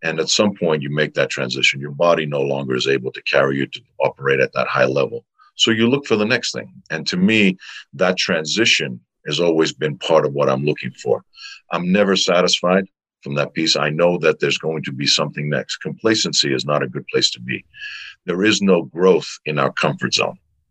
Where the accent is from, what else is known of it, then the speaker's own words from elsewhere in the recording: Patras, Western Greece, Greece; it's in an ancient theater in my hometown in Patras, Greece.